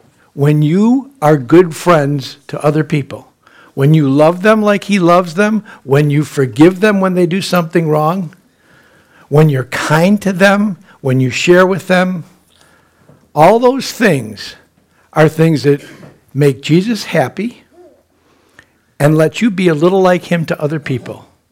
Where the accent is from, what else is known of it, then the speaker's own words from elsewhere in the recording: Buffalo, New York, United States; We grew up in Buffalo, so we loved the Buffalo Bills.